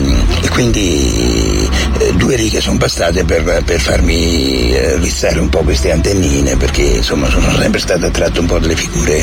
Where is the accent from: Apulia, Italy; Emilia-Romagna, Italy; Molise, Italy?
Molise, Italy; stavo leggendo delle riviste turistiche che riguardavano la mia terra, il Molise